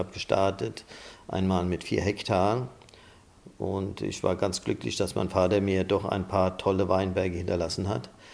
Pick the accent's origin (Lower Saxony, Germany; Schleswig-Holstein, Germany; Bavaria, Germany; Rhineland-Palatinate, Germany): Rhineland-Palatinate, Germany; Oberhausen; Ich komme aus Oberhausen, das ist direkt an dem Fluss. Gegenüber liegt Niederhausen.